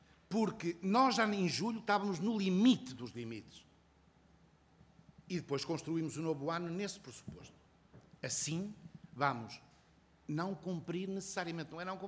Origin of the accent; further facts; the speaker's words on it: Viana do Castelo, Norte, Portugal; Cuidado que eu sou de Viana do Castelo.